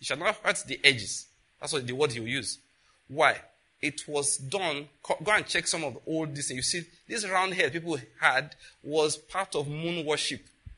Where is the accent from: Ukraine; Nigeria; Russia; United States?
Nigeria; Western Nigeria; I grew up in Western Nigeria, like I told you.